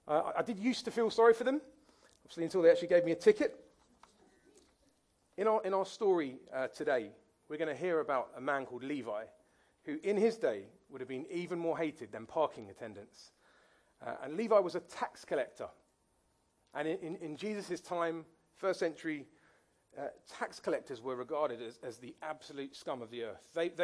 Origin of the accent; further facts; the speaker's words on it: Norbury, London, United Kingdom; I grew up in North Croydon, in the north part of the borough, in a place called Norbury.